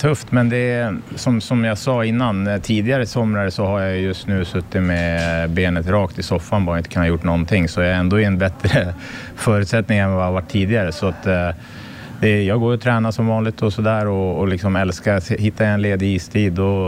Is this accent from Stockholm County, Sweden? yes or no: yes; Stockholm, Stockholm County, Sweden; Men jag har min familj här hemma i Stockholm och känner väl i alla fall att jag vill flytta hem hit till Stockholm.